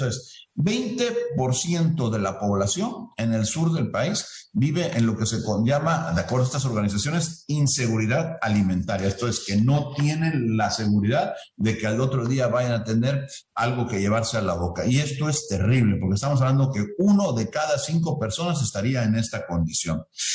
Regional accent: Veracruz, Mexico; El sur de México es de donde yo soy, de Veracruz

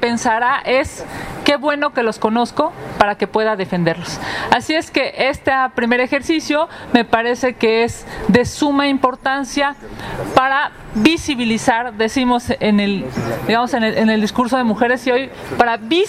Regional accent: Mexico City, Mexico; Emilio y yo somos de aquí, de la Ciudad de México

